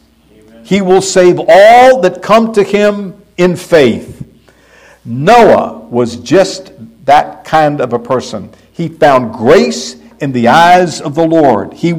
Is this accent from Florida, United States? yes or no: yes; Pensacola, Florida, United States; As you've heard me say many times, I grew up in Pensacola, Florida.